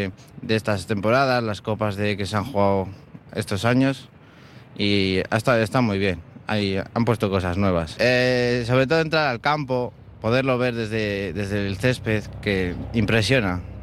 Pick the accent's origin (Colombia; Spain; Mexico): Spain; Bilbao, Basque Country; Sí, soy de Bilbao.